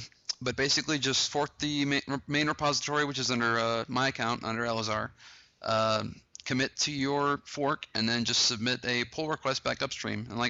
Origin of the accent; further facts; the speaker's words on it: Louisiana, United States; For those who don't know, I'm a Southerner. I'm actually from Louisiana. You probably can't hear an especially thick Cajun accent on me, but it's a Coke, darn it.